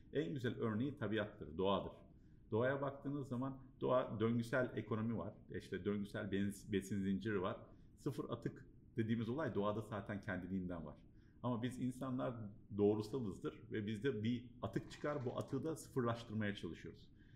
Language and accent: Turkish; Bafra, Samsun, Turkey; also born or lived in Germany; Samsun Bafralıyım, Almanya doğumluyum.